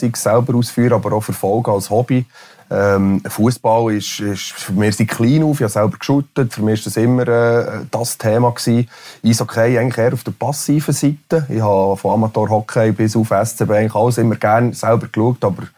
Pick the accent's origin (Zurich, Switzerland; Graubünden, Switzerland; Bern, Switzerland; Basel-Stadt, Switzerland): Bern, Switzerland; Interlaken; ich bin schön behütet im Berner Oberland aufgewachsen, in Interlaken.